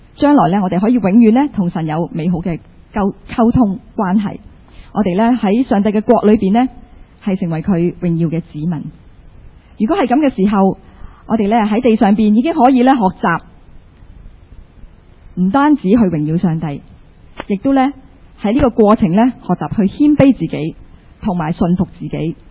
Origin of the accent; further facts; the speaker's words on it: Hong Kong; 我们作为一个香港人或者作为一个中国人，